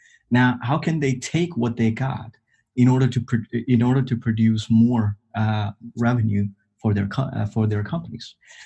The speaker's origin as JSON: {"language": "English", "country": "Nepal", "moved": "as an adult", "lives_now": "United States", "said": "So, you know, my beginning, I'm from Nepal. I came here in US back in 2003 to go to school."}